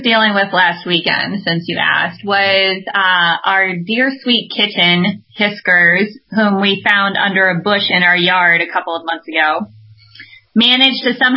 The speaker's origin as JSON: {"language": "English", "town": "Chicago", "region": "Illinois", "country": "United States", "said": "You guys know I'm from the Shy."}